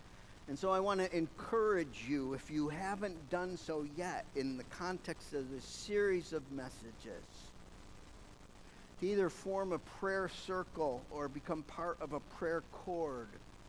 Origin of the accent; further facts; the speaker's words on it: Granville, New York, United States; People, I'm from Appalachia. Not Kentucky, not Tennessee, but upstate New York, that other end of the Appalachian Trail. Side branch called Granville.